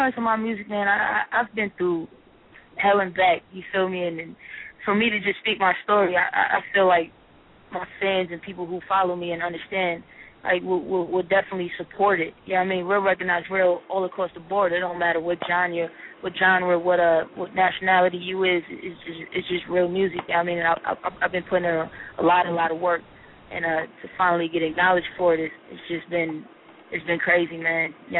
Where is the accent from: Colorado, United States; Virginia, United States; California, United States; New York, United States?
New York, United States; Brooklyn; Growing up in Brooklyn, man, it's not for the faint of heart. It's real out here in these streets. So I learned quick, you know what I mean? So, but I definitely love the fact that I grew up in Brooklyn.